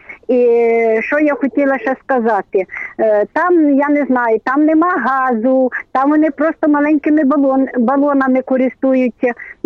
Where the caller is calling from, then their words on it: Ternopil Oblast, Ukraine; я з Тернопільської області.